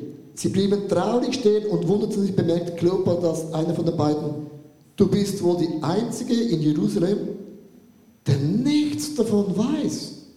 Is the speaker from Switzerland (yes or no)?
yes; Switzerland; habe ich gemerkt, ja, wir sind alle Schweizer.